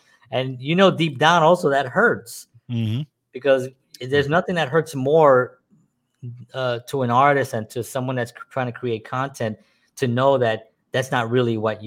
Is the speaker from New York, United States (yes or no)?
yes; Bronx, New York, United States; You know, we're Latin men. We're from the Bronx. We don't no longer live there, so we've actually moved as well.